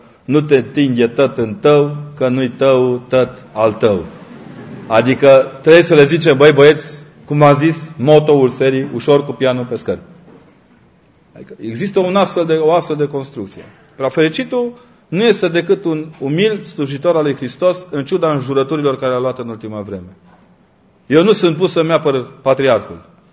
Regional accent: Transylvania, Romania; Eu nu sunt ardelean fără maghiar și german lângă mine.

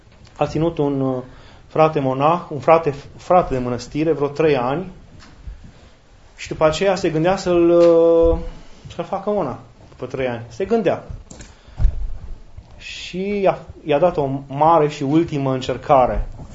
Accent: Romania; deși eu sunt român și am învățat să mă rog neauș

